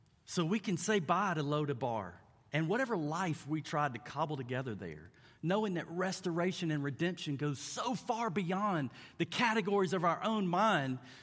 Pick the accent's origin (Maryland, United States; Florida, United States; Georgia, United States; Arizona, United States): Georgia, United States; this is how I say it because I'm from South Georgia.